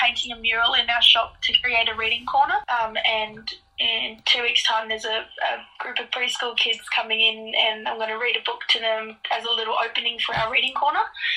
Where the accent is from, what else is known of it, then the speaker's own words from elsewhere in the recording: New South Wales, Australia; now in Perth, Australia; I'm a Gimilaroi woman, Nyambawawan, from Gimilaroi country, over east. And my family and I, we moved here about 4 years ago because my mum had an opportunity with FISH Foundation. And here we are living on Whadjuk Noongar country.